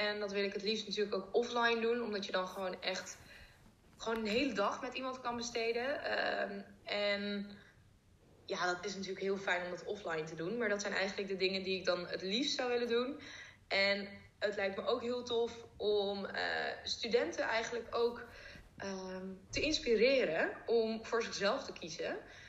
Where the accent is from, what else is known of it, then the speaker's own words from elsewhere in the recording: North Brabant, Netherlands; Ik kom helemaal uit Brabant.